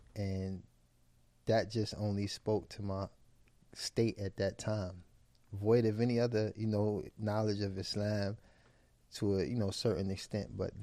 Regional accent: Harlem, New York, United States; So growing up in Harlem, I was actually exposed to, you know, the local drug dealers

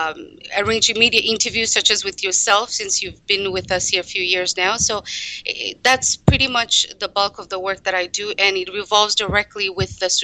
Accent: Canada; I'm Canadian, and I'm a trained journalist, and I have worked in that field.

